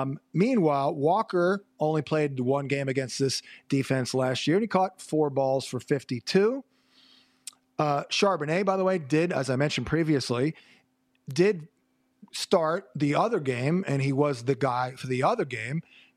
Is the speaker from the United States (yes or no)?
no; Ireland; I am Irish, for what it's worth.